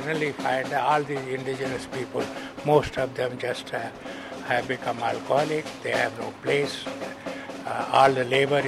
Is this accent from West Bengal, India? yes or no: no; Uttar Pradesh, India; now in Montreal, Canada; I am from Montreal. Actually, originally, I'm really from UP, which is close to Bihar